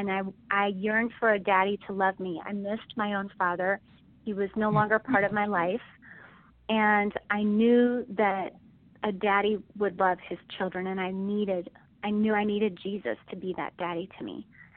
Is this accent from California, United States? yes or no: no; Montana, United States; I grew up in Montana.